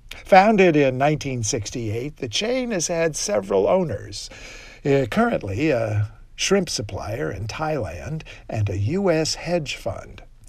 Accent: Midwest, United States; When his parents heard I came from the Midwest, they took us to dinner at a fancy seafood restaurant.

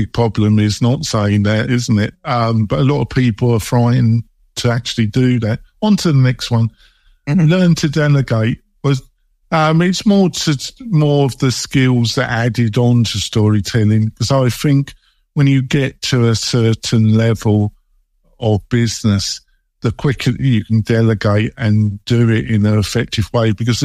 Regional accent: England, United Kingdom; Well, there's no chance of that because I'm English for me, is there?

